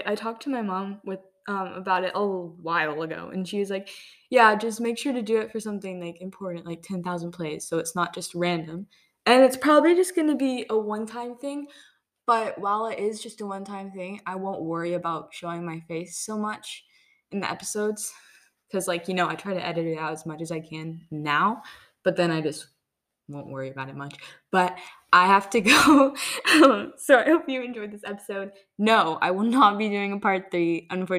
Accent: United States; now in Germany; I am not a German citizen. I am American. I am literally moving back to the States.

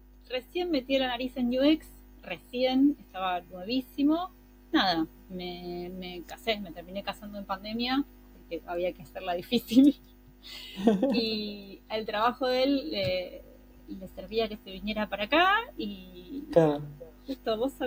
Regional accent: Buenos Aires, Argentina; Yo soy porteña, o sea, lo digo, me hago responsable de lo que estoy diciendo.

